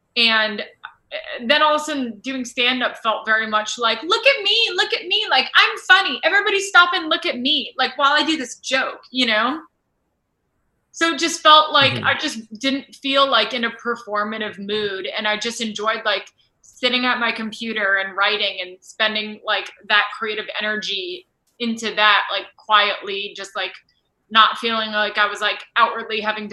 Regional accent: New York, United States; I am from New York.

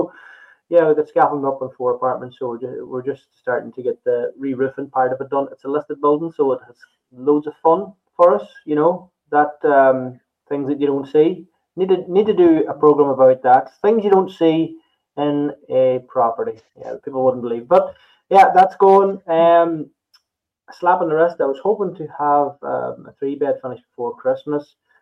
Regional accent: County Donegal, Ireland; Now, I'm from Donegal

